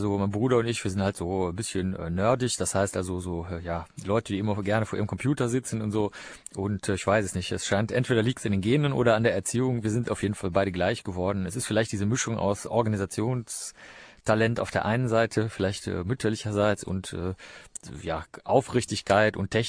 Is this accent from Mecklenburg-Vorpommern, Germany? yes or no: no; Bavaria, Germany; born there; now in Cologne, Germany; Ja, ich bin in Bayern geboren